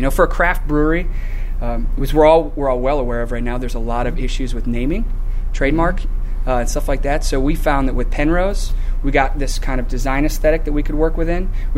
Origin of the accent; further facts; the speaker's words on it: United Kingdom; Well, being a Brit, you might appreciate it.